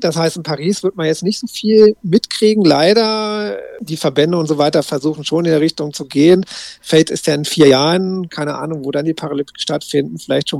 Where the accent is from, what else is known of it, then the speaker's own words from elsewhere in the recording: Berlin-Brandenburg, Germany; Hier, wo ich herkomme, Berlin-Brandenburg, gibt es halt 2 Standorte.